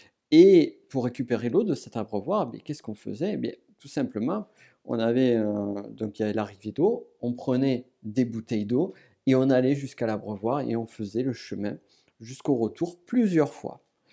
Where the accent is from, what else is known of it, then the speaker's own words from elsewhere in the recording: South-West France, France; accent: south-west France, Pyrenees; avec mon accent qui vient du sud-ouest de la France, plutôt particulièrement des Pyrénées